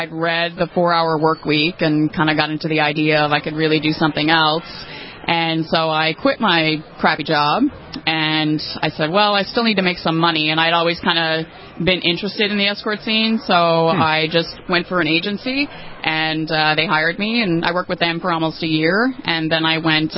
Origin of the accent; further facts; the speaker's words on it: Canada; Toronto. I'm based in Toronto. I'm actually Canadian, so.